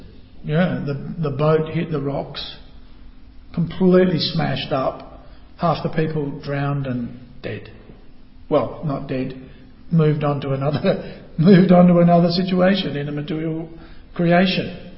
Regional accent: Ardrossan, South Australia, Australia; born there; I am an Australian. You know, I love my country. I was born in Ardrossan, South Australia, or whatever.

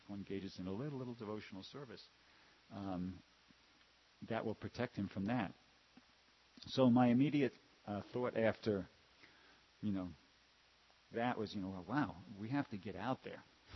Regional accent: New York, United States; I was born and raised in New York, and in New York they had this program where if you took driver's education, you can get your driver's license a year early.

